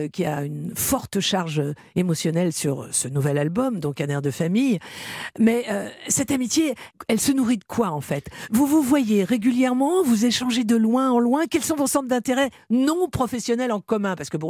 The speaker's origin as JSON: {"language": "French", "region": "Corsica", "country": "France", "said": "On est corse, quand même."}